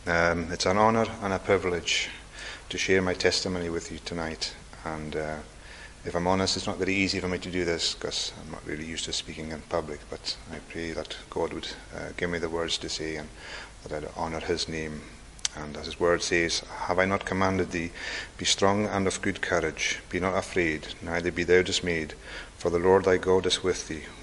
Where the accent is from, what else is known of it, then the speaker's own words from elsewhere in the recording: Scalpay, Scotland, United Kingdom; I'm from Scalpy in Harris, and I've lived there all my life. And I was raised by Christian parents